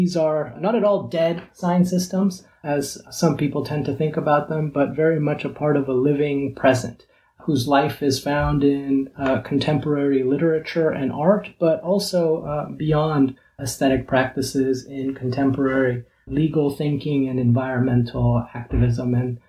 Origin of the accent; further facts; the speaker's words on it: California, United States; I grew up in California to a Central American family who came to the United States, migrated to the United States, fleeing wars in El Salvador and Guatemala.